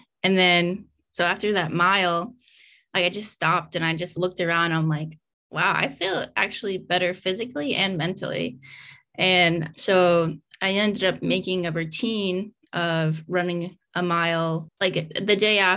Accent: Nebraska, United States; also born or lived in Virginia / California; So I am originally from Nebraska. I served about 7 years in the Navy.

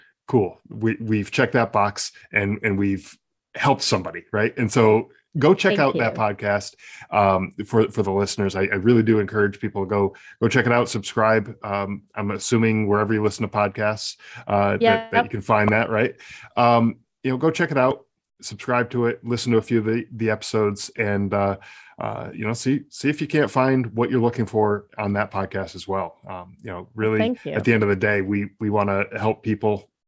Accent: United States; just as an American here

